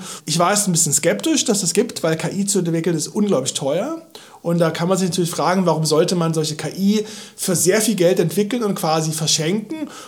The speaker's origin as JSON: {"language": "German", "town": "Halle", "region": "Saxony-Anhalt", "country": "Germany", "tie": "born or raised there", "lives_now": "Berlin, Germany"}